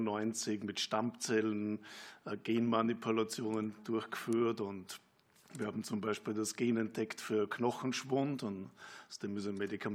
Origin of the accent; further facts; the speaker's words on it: Austria; also born or lived in North America; now in Germany; Sie hören wahrscheinlich, ich bin ein Österreicher.